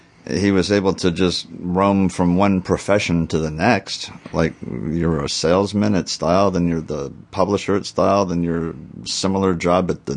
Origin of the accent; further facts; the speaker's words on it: Virginia Beach, Virginia, United States; Yeah, Norfolk, baby. I'm from Virginia Beach